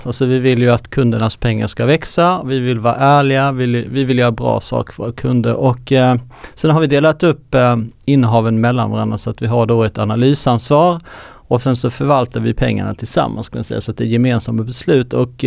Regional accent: Växjö, Kronoberg County, Sweden; född och uppväxt i Växjö.

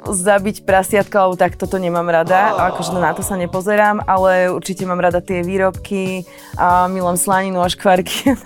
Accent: Dubnica nad Váhom, Trenčín Region, Slovakia; Tak pochádzam z Dubnice nad Váhom. Narodila som sa v Ilave, to je hneď pri Dubnici.

